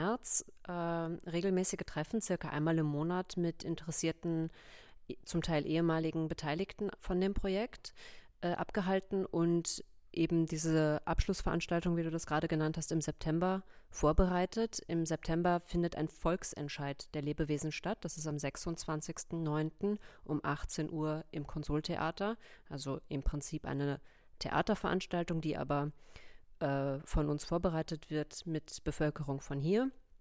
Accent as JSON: {"language": "German", "town": "Gelsenkirchen", "region": "North Rhine-Westphalia", "country": "Germany", "tie": "born there", "said": "Ich bin gebürtige Gelsenkirchnerin, bin seit 2 Jahren wieder in Gelsenkirchen, habe in der Zwischenzeit sehr, sehr lange woanders gewohnt"}